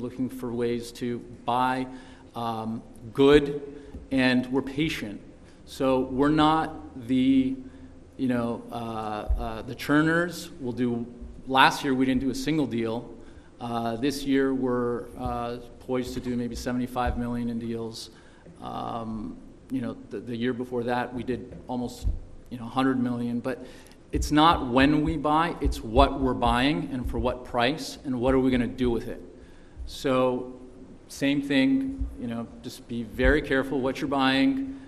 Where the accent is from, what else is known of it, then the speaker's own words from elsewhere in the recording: Toronto, Ontario, Canada; now in Encino, United States; I'm Canadian from Toronto and I live in Encino, and which is the valley.